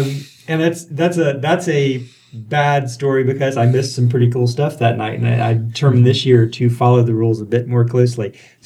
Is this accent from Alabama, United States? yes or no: no; North Carolina, United States; And sorry, I'm from North Carolina.